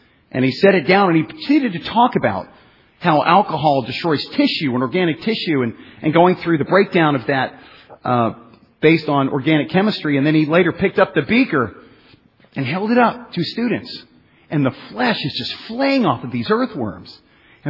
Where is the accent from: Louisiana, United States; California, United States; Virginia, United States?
Virginia, United States; So, for me, you know, I grew up in Virginia, like Bill said. You know, I was born March 6, 1974, to two parents, and the genes of addiction, you know, were definitely in my family.